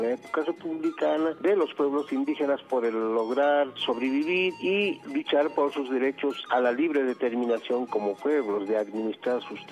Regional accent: Bolivia; soy de Bolivia, hablo aymara y soy de la nación Colla.

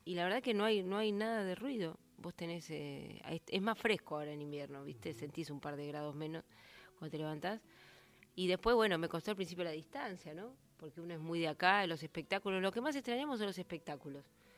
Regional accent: Buenos Aires, Argentina; Soy porteña, sí.

